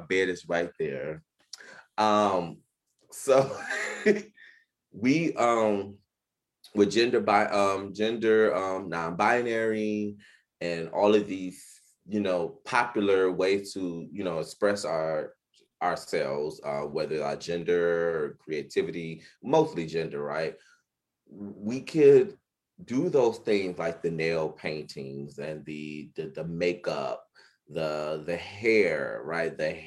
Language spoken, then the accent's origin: English; Detroit, Michigan, United States; We grew up in Detroit.